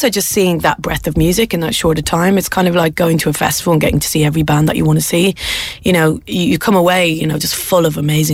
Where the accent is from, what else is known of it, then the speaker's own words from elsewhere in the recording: Dublin, Leinster, Ireland; now in London, United Kingdom; And I've lived in London for 17 years, which is as long as I've lived in Dublin, which is terrifying. But so, I mean, I'm never going to call myself British